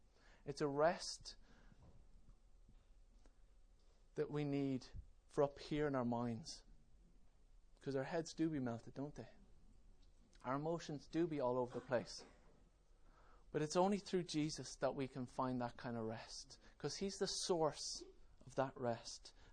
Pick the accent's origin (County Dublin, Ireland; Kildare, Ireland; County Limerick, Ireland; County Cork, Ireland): Kildare, Ireland; I grew up on the Curragh Camp, which is obviously in County Kildare.